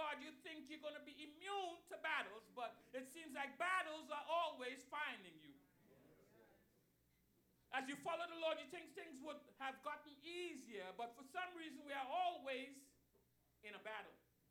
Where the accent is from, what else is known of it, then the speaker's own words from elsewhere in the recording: Trinidad & Tobago; Trinidad and Tobago.